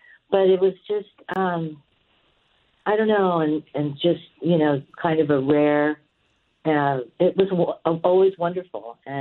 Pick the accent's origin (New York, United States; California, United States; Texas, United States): California, United States; Torrance; This location, I grew up in the South Bay of Torrance.